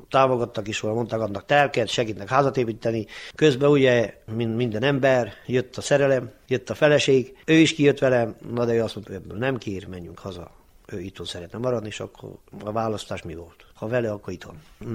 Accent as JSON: {"language": "Hungarian", "town": "Somosd", "region": "Mureș County", "country": "Romania", "tie": "born or raised there", "said": "somosdi lakós, itt születtem, itt élek"}